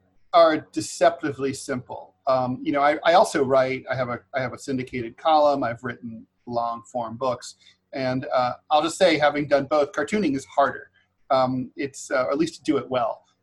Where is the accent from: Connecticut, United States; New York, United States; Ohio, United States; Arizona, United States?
Ohio, United States; Dayton; I grew up in Dayton, Ohio, out south of Dayton.